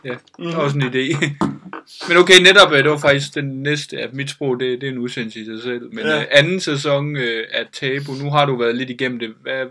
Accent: Region of Southern Denmark, Denmark

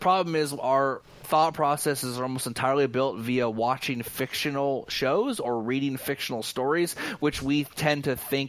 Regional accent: California, United States; Like, yeah, I'm from California

